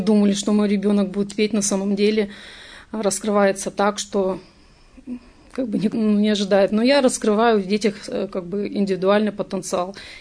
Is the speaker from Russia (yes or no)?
no; Kazakhstan; Сама я родом из Казахстана.